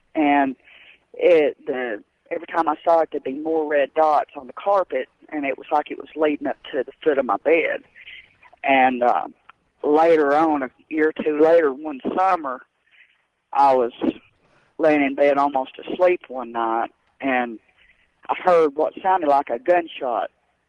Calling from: El Paso, Texas, United States; I'm calling from El Paso, Texas.

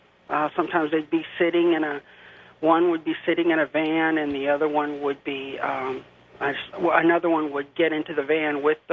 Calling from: Texas, United States; I'm calling from Texas.

